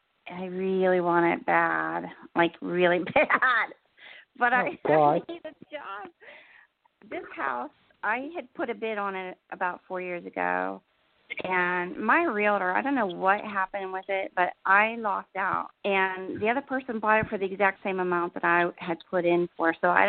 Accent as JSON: {"language": "English", "region": "New Jersey", "country": "United States", "said": "New Jersey."}